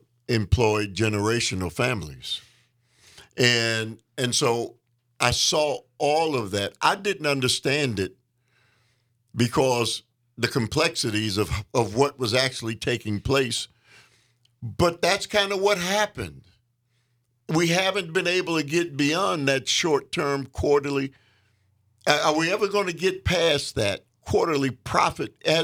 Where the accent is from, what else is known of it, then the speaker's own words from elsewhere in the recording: United States; We have to trust as the American people.